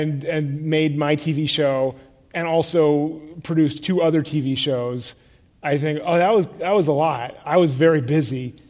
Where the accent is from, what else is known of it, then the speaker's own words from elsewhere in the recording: Palo Alto, California, United States; I'm from Palo Alto.